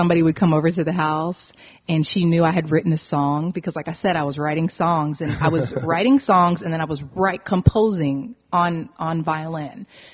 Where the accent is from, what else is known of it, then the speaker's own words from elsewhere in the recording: Ohio, United States; you know, in school where I was growing up, I'm from Ohio